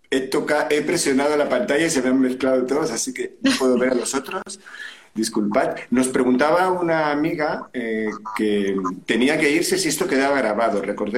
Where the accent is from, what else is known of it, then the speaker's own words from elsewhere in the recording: Spain; mi aceite de oliva, como buen español